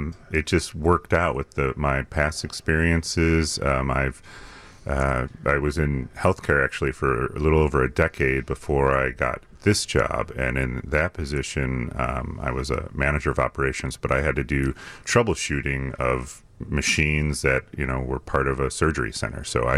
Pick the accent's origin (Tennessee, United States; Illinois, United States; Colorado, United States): Illinois, United States; Chicago; also born or lived in South Korea; And one thing living over in South Korea, I really missed live music. Growing up in Chicago, you're so used to being able to see anything on the weekend, genres of all kinds.